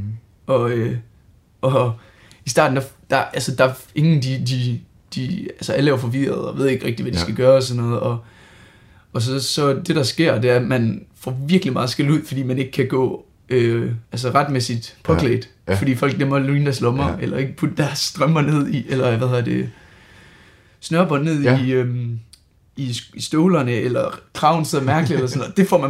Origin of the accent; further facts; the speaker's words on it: Aarhus, Central Denmark Region, Denmark; Jamen, altså, vi kommer fra Aarhus